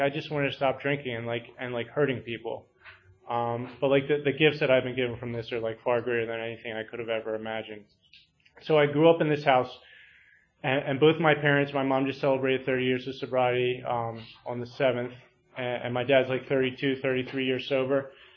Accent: Wallingford, Pennsylvania, United States; And so I grew up in Wallingford, Pennsylvania, which is right by Media. I always say I'm from Media because no one ever heard of Wallingford.

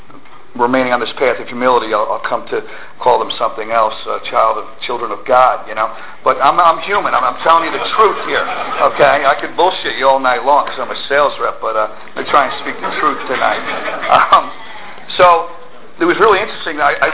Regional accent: Point Pleasant, Pennsylvania, United States; I grew up in Bucks County along the river, Point Pleasant. That's what they call a river rat, you know.

